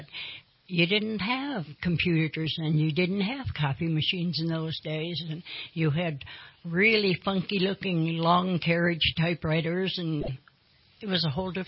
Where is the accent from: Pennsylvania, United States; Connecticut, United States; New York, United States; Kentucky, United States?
New York, United States; And I was raised in Western New York State